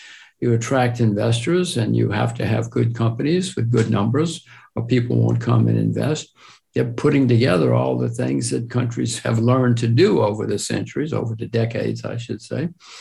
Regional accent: United States; I'm an American. My kids are Americans

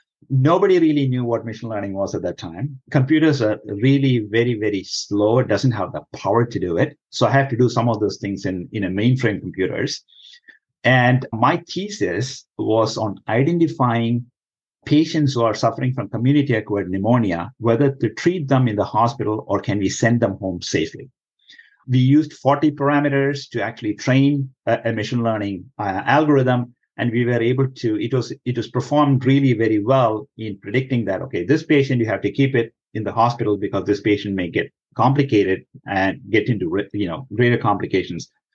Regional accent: India; moved away as an adult; now in United States; I'm from India, right?

